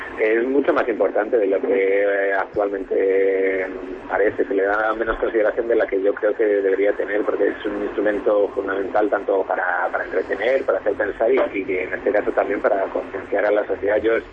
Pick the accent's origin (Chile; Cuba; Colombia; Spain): Spain; Salamanca, Castile and León; now in Madrid, Spain; no soy madrileño, yo soy de Salamanca, lo que pasa es que vivo en Madrid desde hace ya bastantes años